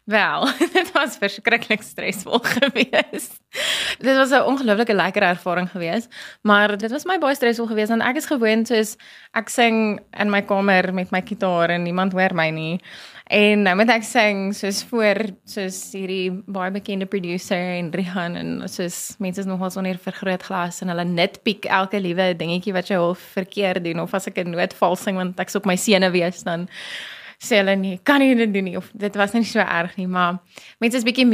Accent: Free State, South Africa; Van die Vrystaat, wat oulik is, want ons kom altyd van die Vrystaat af

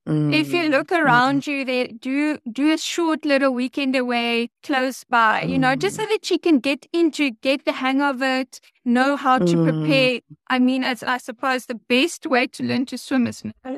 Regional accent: Mpumalanga, South Africa; now in Cape Town, South Africa; I grew up in Mpumalanga in the Lowveld, which is like a holiday destination.

